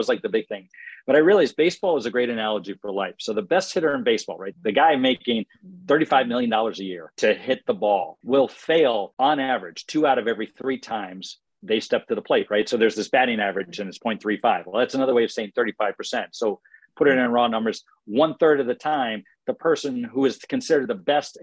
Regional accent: East Coast, United States; now in San Diego, United States; I'm from the East Coast originally.

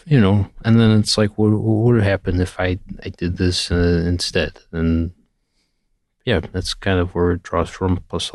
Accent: Buffalo, New York, United States; it feels a little bit like where I grew up in Buffalo too.

